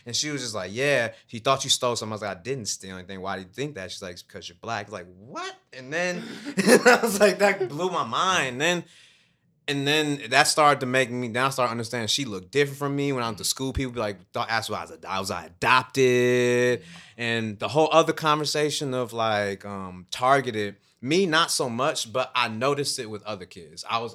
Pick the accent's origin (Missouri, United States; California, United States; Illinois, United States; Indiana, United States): Illinois, United States; Chicago; Yeah, I grew up in Chicago, and I'll tell a story.